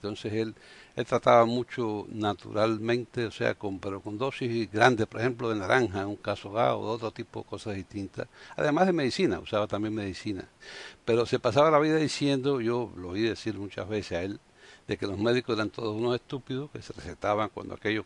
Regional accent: Havana, Cuba; moved away as an adult; Yo cuando muchacho, me crié en La Habana, y el médico que me atendió siempre de niño y hasta que me fui de Cuba, de 18 años

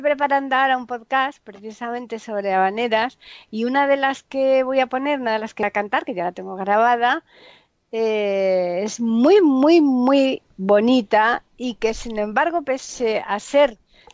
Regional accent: Seville, Andalusia, Spain; como yo soy de Sevilla

